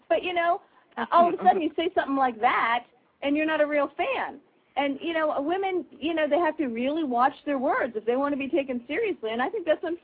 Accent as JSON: {"language": "English", "town": "Detroit", "region": "Michigan", "country": "United States", "tie": "born or raised there", "said": "I was born and raised in Detroit. Then I lived in Minneapolis for a little while, so I like the Twins, and now I love the Mariners too."}